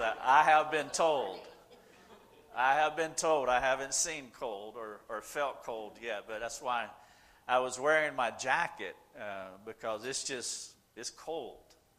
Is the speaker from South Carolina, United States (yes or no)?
yes; South Carolina, United States; her name is Lucia, but you can call her Lucy. That's fine. And we are from South Carolina. Do y'all know where South Carolina is? Excellent. And so we talk different.